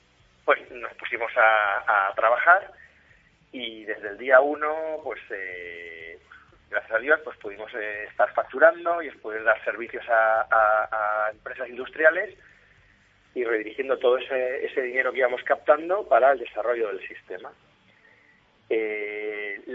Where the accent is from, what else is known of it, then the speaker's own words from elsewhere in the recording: Valencia, Valencian Community, Spain; nosotros somos de Valencia, somos valencianos, estamos muy fuertes en la comunidad.